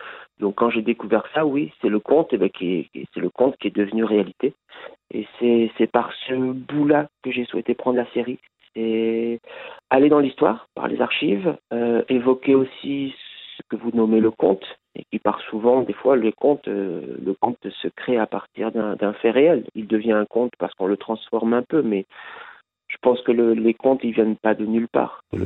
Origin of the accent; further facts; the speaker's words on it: Saint-Côme, Occitanie, France; moi j'étais gamin dans les années 70-80, j'ai grandi à Saint-Côme, vallée du Lot, au pied de l'Aubrac.